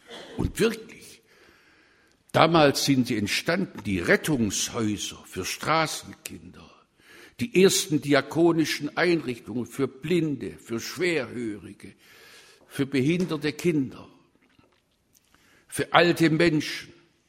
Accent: Baden-Württemberg, Germany; Ich komme ja aus Württemberg, meine Sprache lässt nicht verleugnen.

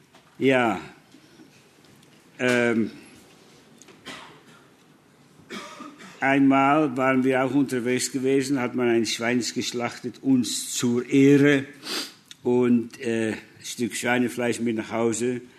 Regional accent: Netherlands; Also ich bin Holländer, Holland ist wie ein Pfannkuchen, ganz flach.

